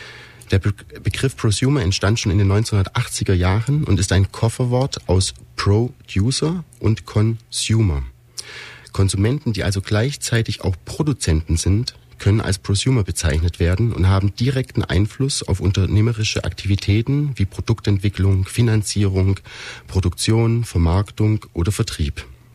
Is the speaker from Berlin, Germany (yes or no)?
no; Dresden, Saxony, Germany; also born or lived in Zeitz / Magdeburg; now in Ulm, Germany; Geboren bin ich in Zeit, Sachsen-Anhalt. Ich habe danach 2 Jahre in Magdeburg in einem Studentenwohnheim von meiner Mutter gelebt, von 85 bis 90 in Dresden, habe dort die Krippe und den Kindergarten besucht